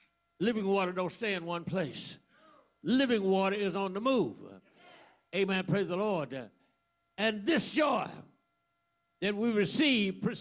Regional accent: Leesville, Louisiana, United States; I ain't being ugly, I'm just telling the truth. I'm from Leesville, Louisiana. I know what I'm talking about.

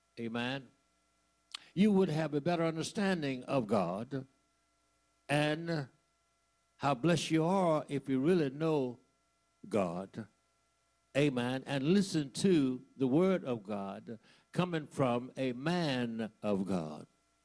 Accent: Leesville, Louisiana, United States; I ain't being ugly, I'm just telling the truth. I'm from Leesville, Louisiana. I know what I'm talking about.

